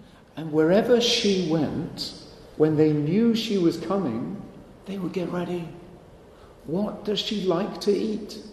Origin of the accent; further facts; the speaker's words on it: United Kingdom; I grew up in Britain, as you heard last night, and in British schools, when I was a kid about 100 years ago